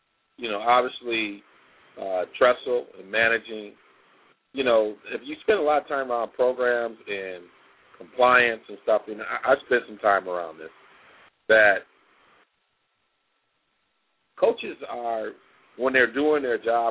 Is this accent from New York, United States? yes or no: no; Ann Arbor, Michigan, United States; You know, I grew up in Ann Arbor, and some of the folks they talk about are cats I knew, who are hustlers.